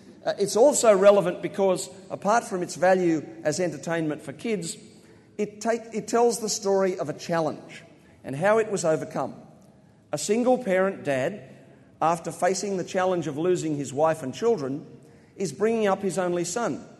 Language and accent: English; Australia; accent: Australian; because I hope that the jokes are still clear in my weird Aussie accent.